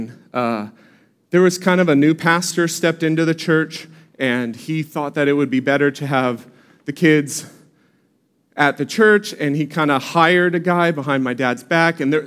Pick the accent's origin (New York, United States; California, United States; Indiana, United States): California, United States; Oceanside; So I grew up here in Oceanside Vista area, so I've pretty much been here my whole life.